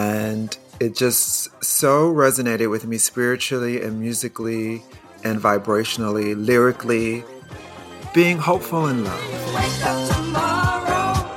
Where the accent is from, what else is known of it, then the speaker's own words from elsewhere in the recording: Chicago, Illinois, United States; But yes, I grew up in Chicago.